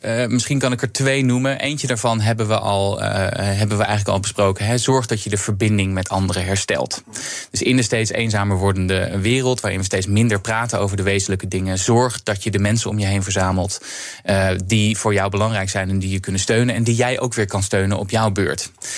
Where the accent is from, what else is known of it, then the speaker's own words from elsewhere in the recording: Haarlem, North Holland, Netherlands; met een lokale partij in Haarlem, waar ik vandaan kom.